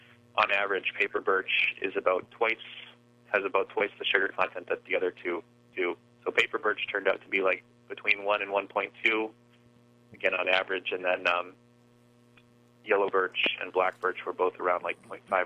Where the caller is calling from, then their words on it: Lee, New Hampshire, United States; I'm calling from my house in Lee, New Hampshire.